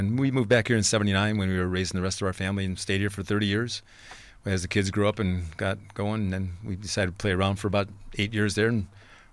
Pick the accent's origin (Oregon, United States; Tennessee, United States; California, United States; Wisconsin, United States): Wisconsin, United States; Kenosha; Yes, I was born in Kenosha and over at the old St. Catherine's Hospital, and grew up on the north side of town till 10 years old, then south side of town